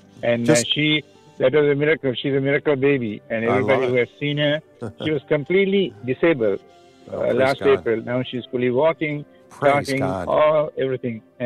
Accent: Sri Lanka; I come from Sri Lanka.

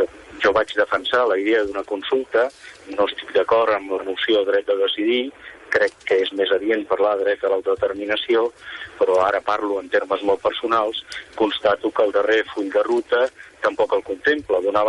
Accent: Catalonia, Spain; i ara aquí parlo com a català

